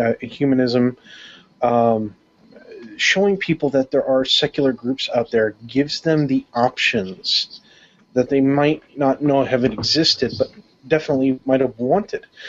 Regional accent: New York, United States; when I was growing up in New York, where I lived, it was pretty much the same group of people constantly coming around

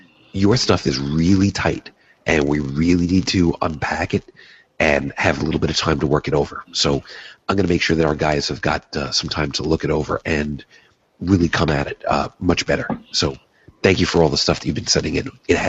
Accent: New York, United States; Where I grew up on Long Island, as an example, I grew up when Newsday was a new thing.

